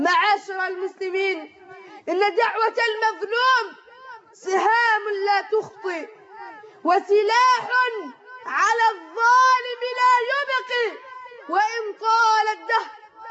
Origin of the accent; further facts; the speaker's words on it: Egypt; بلدنا مصر